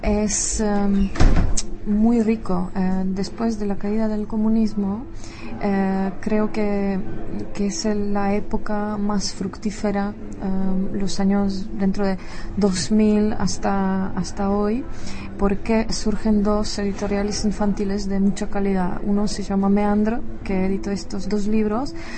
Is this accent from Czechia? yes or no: yes; Czechia; Spanish is a second language; porque en mi país es la tradición muy larga